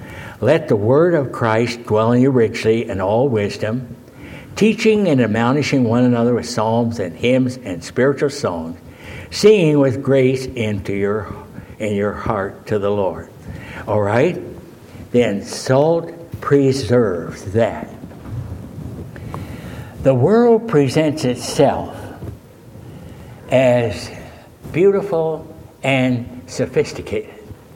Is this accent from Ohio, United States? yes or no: yes; Akron, Ohio, United States; I was born in Akron, and I was raised in Akron, and I graduated from the University of Akron, Ohio.